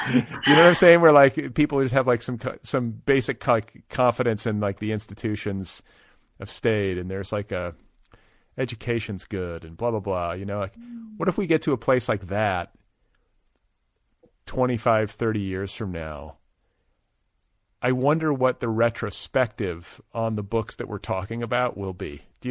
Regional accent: Midwest, United States; It was like I grew up in the Midwest, and so like that was like culture to me.

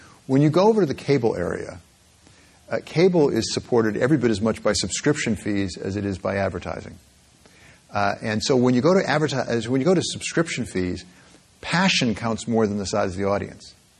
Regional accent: Michigan, United States; I come from Michigan, as I said. I went to the University of Michigan, you know, when we had Bo Schembechler as our coach.

